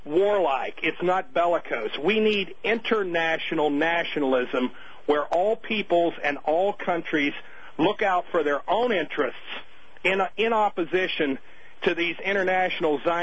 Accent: United States; That I find very tragic from my perspective as an American

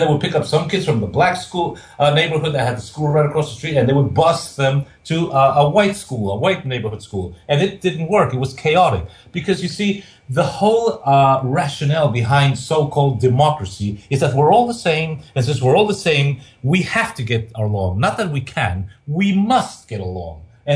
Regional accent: New York, United States; As I said, I'm 58 and I was brought up in New York.

